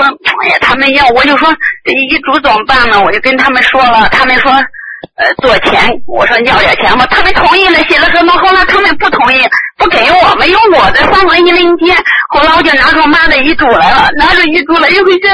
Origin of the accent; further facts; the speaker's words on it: China; now in Beijing, China; 我是农村长大的，来北京接班的。